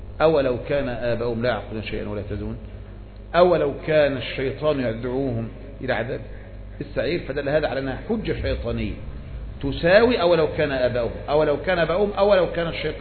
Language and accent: Arabic; Egypt; إحنا مصريين عندنا عادة لما نقول